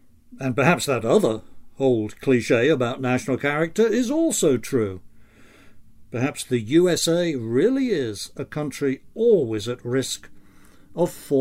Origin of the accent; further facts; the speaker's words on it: England, United Kingdom; born there; Speaking as an Englishman born, trained from infancy to cast a sceptical eye on anything that comes out of all vaporing France